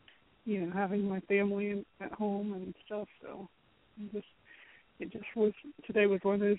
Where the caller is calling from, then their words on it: Florida, United States; I'm calling you from Florida.